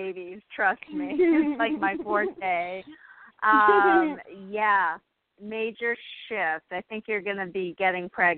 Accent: Massachusetts, United States; I'm from Massachusetts originally.

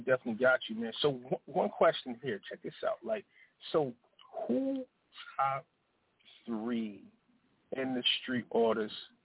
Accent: the South, United States; I definitely, and I'm from the South, you know what I mean? So I definitely grew up on, you know

